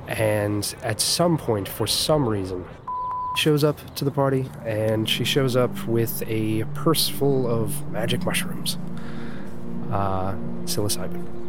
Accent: Laramie, Wyoming, United States; Laramie, Wyoming.

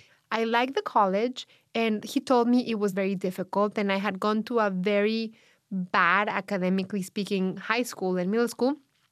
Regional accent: Mexico City, Mexico; I'm from Mexico City, and where you're from Mexico City, I guess it may be similar to people from New York

